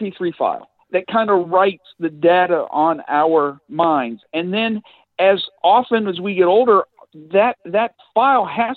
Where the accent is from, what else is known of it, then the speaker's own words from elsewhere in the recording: Midwest, United States; I was raised in the Midwest, kind of a steel industrial town. And, you know, it was a kind of a working class neighborhood.